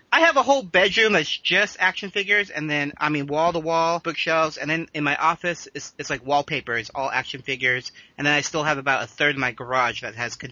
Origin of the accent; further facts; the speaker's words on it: California, United States; Ooh, and we're both from California.